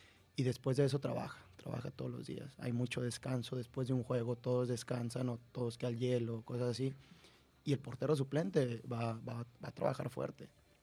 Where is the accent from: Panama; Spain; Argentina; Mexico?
Mexico; Durango; moved away; desde el momento en el que yo salí de Durango